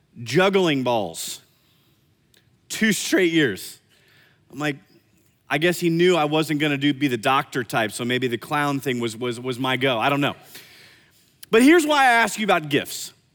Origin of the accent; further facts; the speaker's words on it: Iowa, United States; I grew up in Iowa, we had a lot of snow and we had a lot of hills.